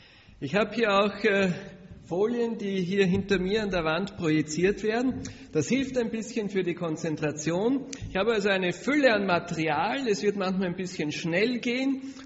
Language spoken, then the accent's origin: German; Austria; ich bin Österreicher, ich komme aus Bogenhofen. Ich habe einige Jahre als Prediger in Österreich gearbeitet und bin jetzt auch schon länger in Bogenhofen.